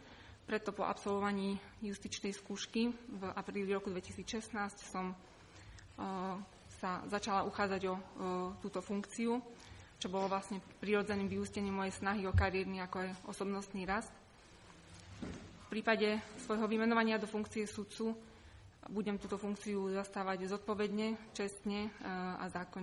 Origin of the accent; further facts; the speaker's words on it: Košice, Košice Region, Slovakia; pochádzam z Košíc.